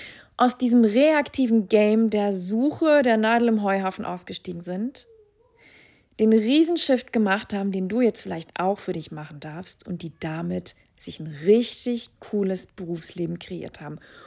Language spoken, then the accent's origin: German; Sweden; Ich habe sie im Flieger gedroppt auf dem Weg hier nach Schweden. Ich bin in meinem Heimatland in einem wunderschönen Haus.